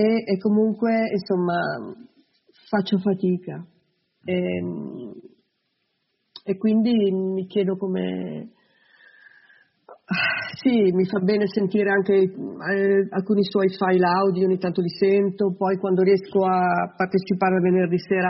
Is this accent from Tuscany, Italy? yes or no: no; Milan, Lombardy, Italy; Io sono di Milano